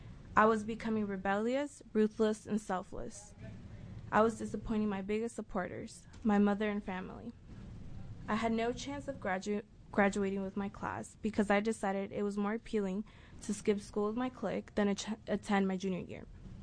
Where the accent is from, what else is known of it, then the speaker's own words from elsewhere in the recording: Beaverton, Oregon, United States; I'm 70 years old and I'm from Beaverton, Oregon.